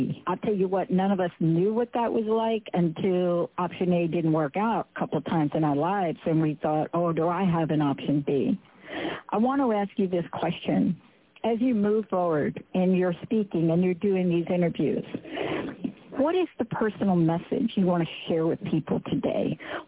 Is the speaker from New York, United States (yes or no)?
yes; Bronx, New York, United States; I mean, I'm a girl from the Bronx, New York, and I did grow up in projects. I was homeless at 17